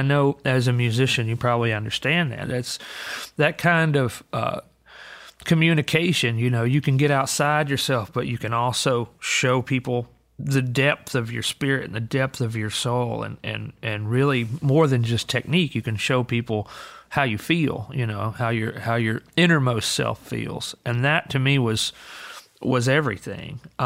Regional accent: Alabama, United States; when I grew up in Alabama, we were all about the same social class. I mean, we were, you know, I was probably middle class for the place where I grew up

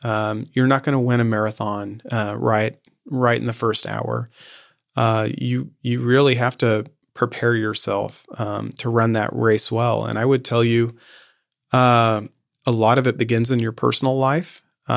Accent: Midwest, United States; And I think that that's what I grew up with in the Midwest, is that, that endurance, that like depression era mentality of like not wasting resources, being frugal, pushing efficiency to the maximum.

